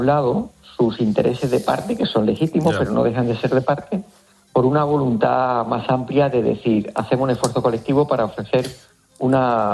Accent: Andalusia, Spain; del compromiso como andaluz con mi tierra

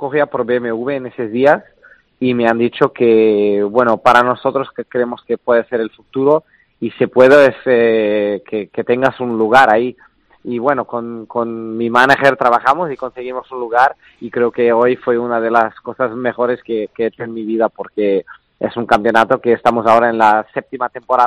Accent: Cascais, Lisbon, Portugal; Spanish is a second language; de Cascais toda mi vida y la verdad es que es un sitio muy lindo para vivir y un afortunado por poder estar ahí porque es casi como... un sitio de vacaciones para mucha gente, pero yo tuve la suerte de nacer ahí y de crecer ahí

